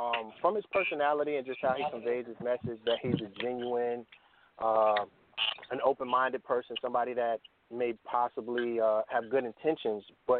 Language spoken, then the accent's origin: English; Virginia, United States; I'm from Virginia.